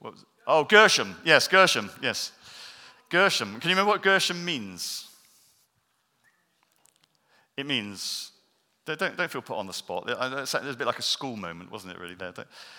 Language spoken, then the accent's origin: English; England, United Kingdom; I'm English. I live in England. I've always lived in England. I was born in England. And I'm really grateful to be English.